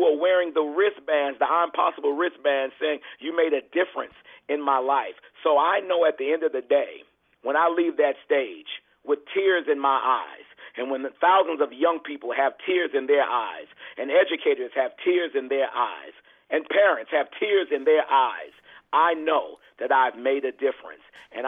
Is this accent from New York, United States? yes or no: yes; Queens, New York, United States; So it was truly a blessing growing up in Jamaica, Queens, New York.